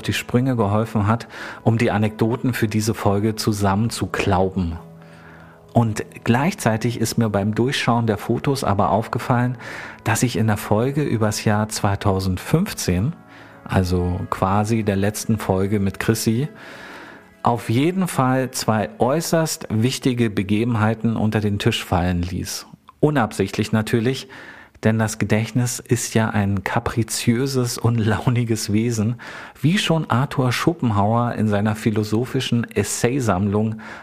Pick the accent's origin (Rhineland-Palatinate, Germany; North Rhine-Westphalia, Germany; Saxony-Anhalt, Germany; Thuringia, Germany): Saxony-Anhalt, Germany; Gardelegen; haben wir ihr beim Umzug aus meiner Heimatstadt Gardelegen nach Teltow geholfen, also in die Nähe meiner Eltern.